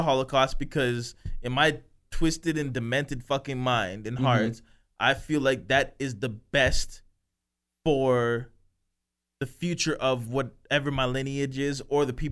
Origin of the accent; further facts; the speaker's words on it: Canada; one of the blessings of being Canadian living in Canada is where you can be on different parts of that bird.